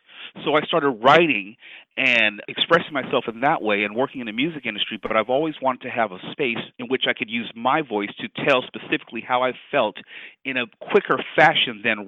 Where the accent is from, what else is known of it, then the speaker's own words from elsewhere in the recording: Los Angeles, California, United States; also born or lived in Georgetown University; Born and raised in Los Angeles. Went to school on the East Coast, Georgetown University. But outside of that, I've always lived in the Los Angeles area proper.